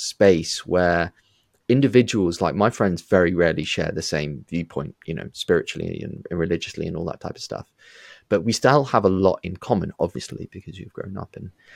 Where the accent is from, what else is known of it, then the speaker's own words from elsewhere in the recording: United Kingdom; growing up in the West, in the UK. But, you know, my family's very deep rooted, like I'm a third generation immigrant.